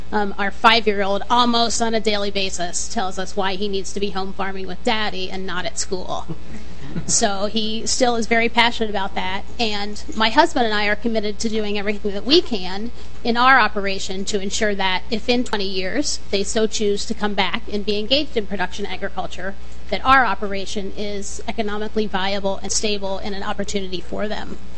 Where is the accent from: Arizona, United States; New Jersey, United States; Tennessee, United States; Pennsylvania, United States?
Pennsylvania, United States; now in Minnesota, United States; I'm not a native of Minnesota. I grew up in Pennsylvania, so I have a lot of ties there.